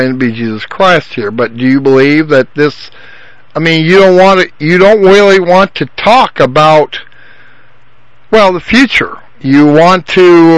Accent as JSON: {"language": "English", "region": "South Dakota", "country": "United States", "tie": "born or raised there", "said": "I was born and raised in Central South Dakota"}